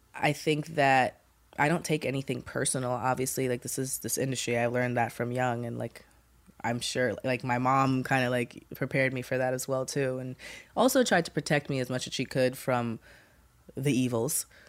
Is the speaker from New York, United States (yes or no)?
yes; Brooklyn, New York, United States; I'm from Brooklyn, so we, like, and my mom's obviously from Brooklyn